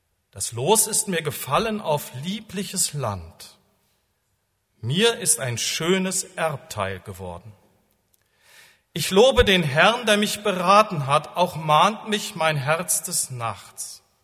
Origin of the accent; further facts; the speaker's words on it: Rhineland, Germany; als ich ein kleiner Junge war, bin ich gerne mit meinem Vater auf die Kirmes, so hieß das bei uns im Rheinland